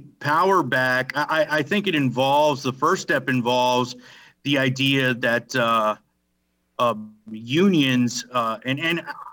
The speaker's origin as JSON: {"language": "English", "town": "San Antonio", "region": "Texas", "country": "United States", "tie": "born or raised there", "said": "Well, a little bit about my background is born and raised in San Antonio, Texas."}